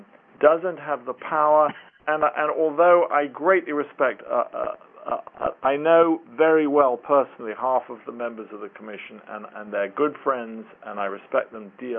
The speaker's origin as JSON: {"language": "English", "country": "United Kingdom", "accent": "British", "lives_now": "United States", "said": "I know that my funny accent makes me sound like I support the English, and I've been an American citizen for over 3 decades, and I've only really seriously practiced here since the mid-70s. So I'm not just a knee-jerk Brit, despite my accent."}